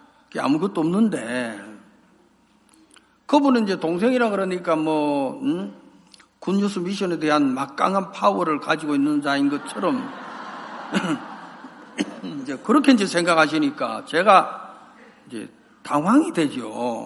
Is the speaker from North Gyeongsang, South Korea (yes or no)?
yes; Gumi, North Gyeongsang, South Korea; 저는 구미예요. 한국 구미.